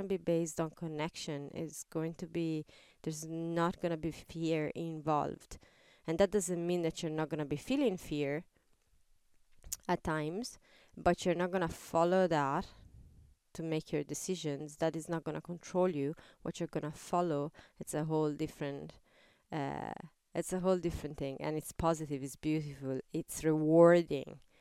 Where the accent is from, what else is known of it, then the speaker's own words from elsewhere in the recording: Italy; English is a second language; I'm coming from Italy, he's coming from Ireland.